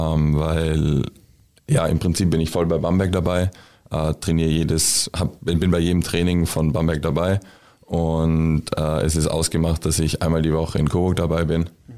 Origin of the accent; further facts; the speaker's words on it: Klosterneuburg, Lower Austria, Austria; Ich komme aus Klosterneuburg. Das liegt genau neben Wien.